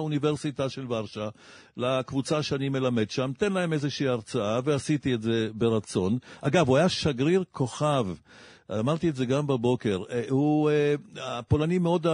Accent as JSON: {"language": "Hebrew", "country": "Poland", "tie": "born or raised there", "said": "כשהייתי ילד בפולין, וזה מתחבר לנושא שתכף נדבר עליו, היו בלונים כאלה מעל שטחה של פולין הקומוניסטית"}